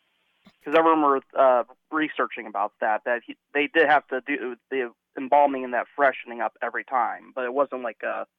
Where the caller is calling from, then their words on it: Pekin, Illinois, United States; Pekin, Illinois.